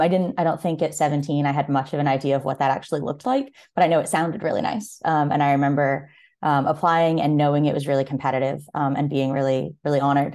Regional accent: Farmington, Maine, United States; realized how lucky I was to grow up in Maine and to grow up in a small town in a really supportive community

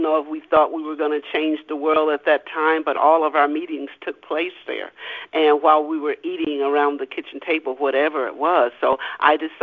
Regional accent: Kansas, United States; also born or lived in Louisiana / New Mexico / California; now in Arizona, United States; I am a transplant of Arizona, but I was born in Louisiana, raised in Kansas, transplanted to New Mexico, then to California, then transplanted again back here in Arizona in 2013.

